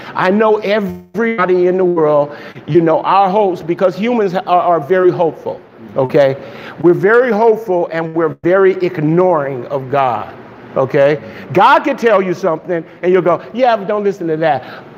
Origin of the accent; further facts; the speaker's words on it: Los Angeles, California, United States; I'm from South Central LA.